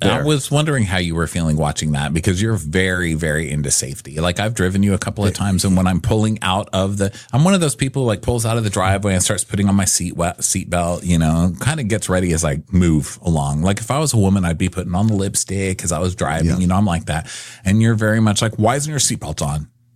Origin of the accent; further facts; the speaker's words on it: Texas, United States; And also I'm from Texas, you know